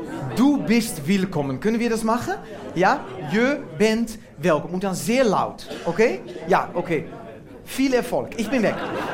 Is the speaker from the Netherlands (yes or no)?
yes; Amsterdam, North Holland, Netherlands; first language Dutch; German is a second language; Ich komme aus Amsterdam, aus den Niederlanden.